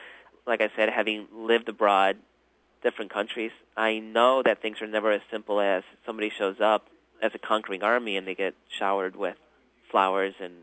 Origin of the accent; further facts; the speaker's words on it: El Salvador; also born or lived in United States; I'm tricultural. You know, I grew up in El Salvador in the United States. My father was Greek